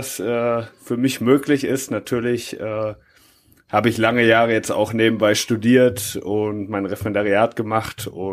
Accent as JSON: {"language": "German", "town": "Hagen", "region": "North Rhine-Westphalia", "country": "Germany", "lives_now": "Münster, Germany", "said": "Ich bin 31 Jahre alt. Ich komme ursprünglich aus Hagen und jetzt wohne ich seit 3 Jahren in Münster."}